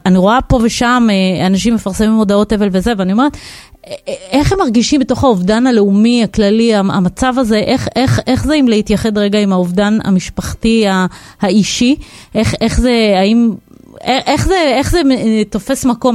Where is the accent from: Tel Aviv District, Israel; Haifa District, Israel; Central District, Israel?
Tel Aviv District, Israel; Bnei Brak; אני רק אגיד, מאירה, שאנחנו גדלנו ביחד בבני, הרבה בני ברק היום בתוכנית